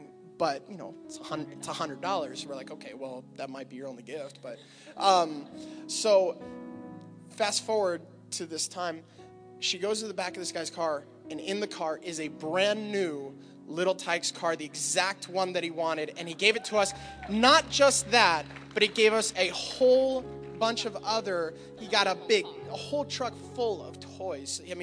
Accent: Oregon, United States; for their first Christmas away from home, we're from Oregon, their first Christmas away from family

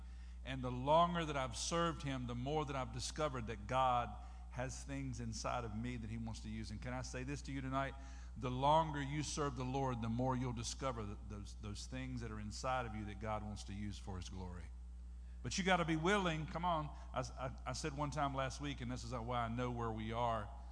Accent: Hertford, North Carolina, United States; the little village, the little hamlet that I grew up in Northeast North Carolina, Hertford.

